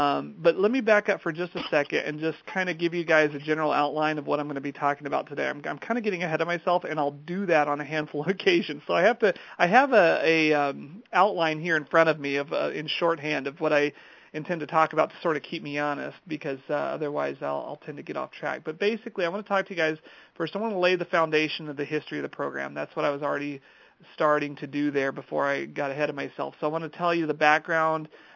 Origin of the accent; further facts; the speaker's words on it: Abilene, Texas, United States; now in Duluth, United States; I'm originally from West Texas, a little town called Abilene, and I graduated my undergraduate and my first master's degree down there.